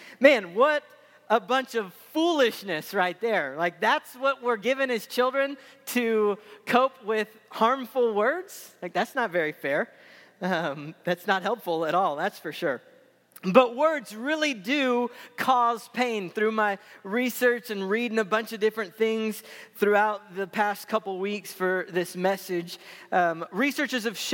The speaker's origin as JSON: {"language": "English", "town": "Tulsa", "region": "Oklahoma", "country": "United States", "said": "So I'm from Tulsa, Oklahoma, but my family and my grandparents, they had a little farm in Kellyville, Oklahoma that had 80 acres."}